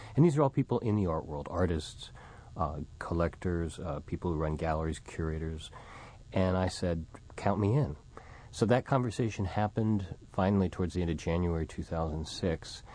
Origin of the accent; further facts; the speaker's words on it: New York, United States; I'm originally a New Yorker, but I got hooked on Jazz Fest